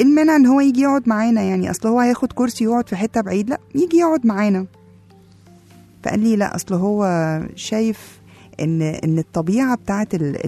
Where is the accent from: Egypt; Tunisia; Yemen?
Egypt; وإن إحنا مصريين وبنشجع اللعبة الحلوة